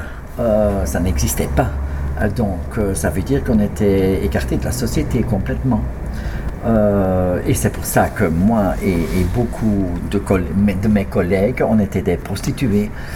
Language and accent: French; Ghent, Flanders, Belgium; J'ai commencé après le conservatoire au théâtre de Gand, ma ville natale